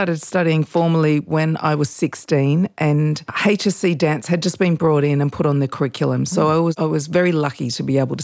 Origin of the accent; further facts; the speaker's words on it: Port Augusta, South Australia, Australia; I grew up in Port Augusta, a little town. My father worked on the railways and we were dirt poor, you know.